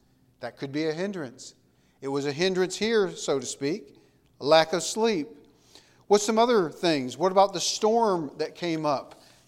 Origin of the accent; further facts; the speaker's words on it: Michigan, United States; And I grew up in Michigan, in a small little town in Michigan, out in the middle of nowhere, a town of 500 people.